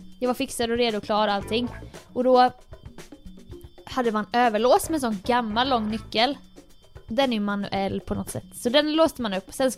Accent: Jönköping, Jönköping County, Sweden; Så många gånger jag klättrat in genom olika fönster och klättrat på fasader och sånt hemma i Jönköping.

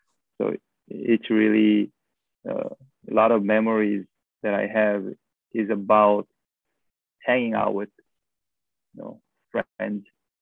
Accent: South Korea; English is a second language; We are going to South Korea, where I am originally from. I'm going back to my home country to give back by providing workshops and seminars.

